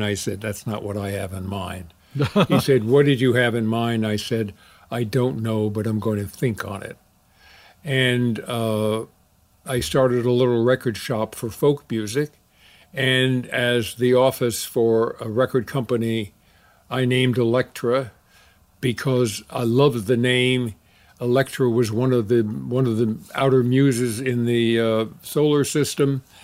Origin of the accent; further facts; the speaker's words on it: New York, United States; No, I didn't grow up. I grew up in New York.